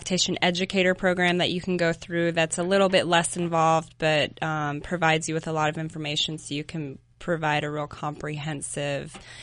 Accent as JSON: {"language": "English", "town": "Des Moines", "region": "Iowa", "country": "United States", "tie": "born or raised there", "lives_now": "Asheville, United States", "said": "Des Moines, Iowa, nice. And I've been in Asheville for 16 years."}